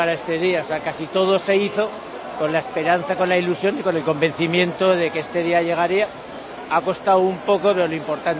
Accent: Canary Islands, Spain; also born or lived in Zaragoza; Totalmente gran canario. Cuando estuve el miércoles estuve en Zaragoza, y que es el lugar donde nací, no mi tierra es Canarias, el lugar donde nací

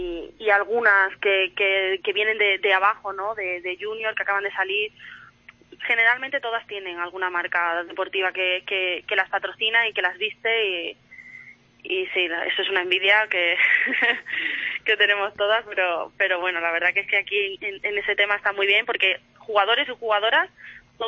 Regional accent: Spain; siendo cuatro españolas

